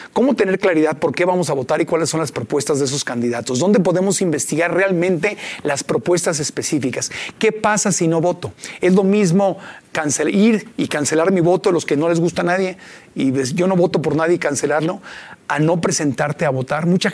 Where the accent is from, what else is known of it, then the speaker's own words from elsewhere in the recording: Mexico; no nos hace bien como mexicanos.